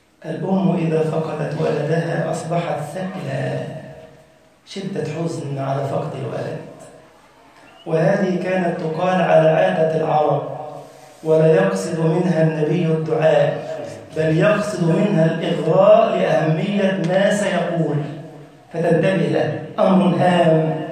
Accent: Egypt; اللهم انشر أمنك وأمانك في بلدنا مصر وسائر بلاد المسلمين

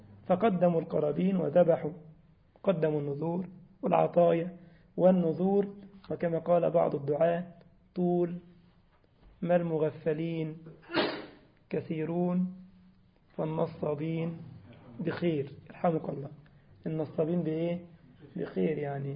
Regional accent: Egypt; وعندنا في بلدنا مصر على سبيل المثال يأتون من جنوبها من الصعيد يحملون العجول لسيدي فلان وسيدي علان

